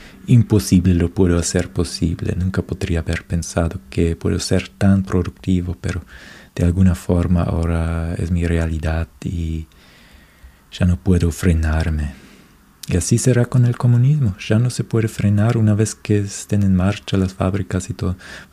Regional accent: Germany; Spanish is a second language; porque yo como alemán siempre no lo puedo negar que me siento superior

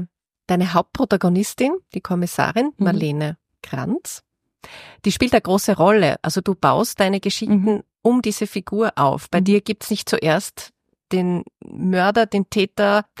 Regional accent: Graz, Styria, Austria; auch als Grazerin

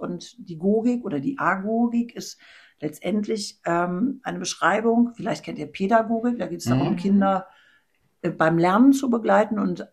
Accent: Hamburg, Germany; born there; Geboren bin ich in Hamburg und lebe jetzt noch nördlich davon, Richtung dänischer Grenze.

